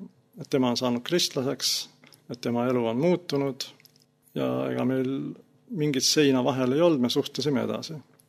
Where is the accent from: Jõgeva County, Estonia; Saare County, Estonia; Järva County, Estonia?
Järva County, Estonia; Türi; born there; Üsna kaugel ise ma sündisin Türil.